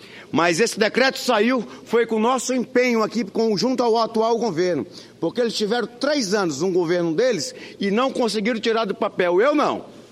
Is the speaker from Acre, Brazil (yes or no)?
yes; Cruzeiro do Sul, Acre, Brazil; Sai da minha terra natal, Cruzeiro do Sul, e vem até o Mato Grosso.